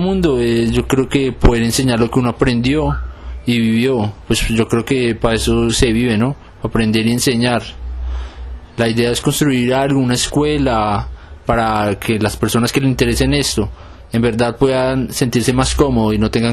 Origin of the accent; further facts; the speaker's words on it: Bogotá, Colombia; tengo 23 años y soy un grafitero de Bogotá.